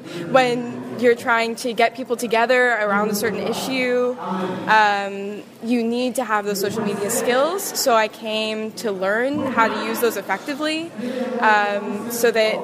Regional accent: Boulder, Colorado, United States; I'm from Boulder, Colorado, and I go to Goucher College.

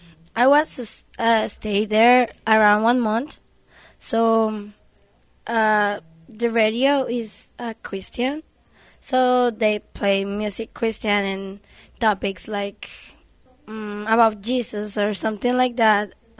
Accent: Guatemala; English is a second language; now in United States; I'm from Guatemala. I'm studying in Guatemala. So now I come to California for study English, just 1 month.

